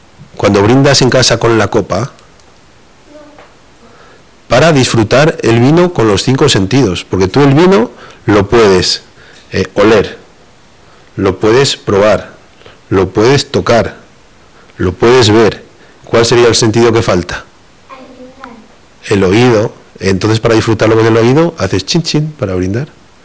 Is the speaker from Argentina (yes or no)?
no; Castile and León, Spain; vengo a mi tierra, a Tierra del Vino, o a Toro por aquí cerquita